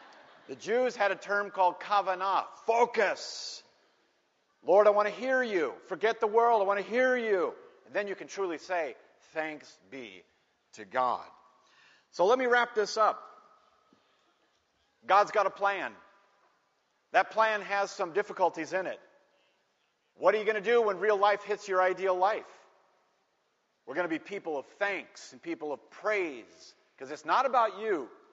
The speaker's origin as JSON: {"language": "English", "town": "Minneapolis", "region": "Minnesota", "country": "United States", "tie": "born or raised there", "said": "I came back from Birmingham, from EWTN, to my parents' house in Minneapolis. And my thought came to Mr. Knight, and I went to my elementary school to find him, to thank him."}